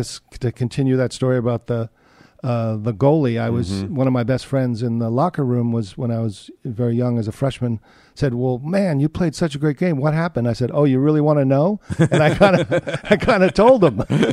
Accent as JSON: {"language": "English", "town": "Summit", "region": "New Jersey", "country": "United States", "tie": "born or raised there", "said": "I grew up in New Jersey, right next door."}